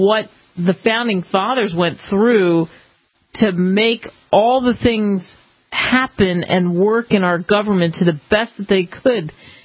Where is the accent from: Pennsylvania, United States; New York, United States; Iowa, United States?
Pennsylvania, United States; Philadelphia; I grew up in Philly, outside of Philly. And how many times did I walk by Independence Hall?